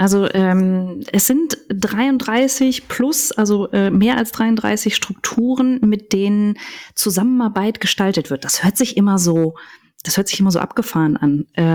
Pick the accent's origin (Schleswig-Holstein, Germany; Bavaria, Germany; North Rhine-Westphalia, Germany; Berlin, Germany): North Rhine-Westphalia, Germany; Cologne; weil ich tatsächlich mit Köln und meiner Heimat sehr verbunden bin und aber auch sehr viel in der Welt rumgereist bin, in 3 verschiedenen Ländern gelebt habe.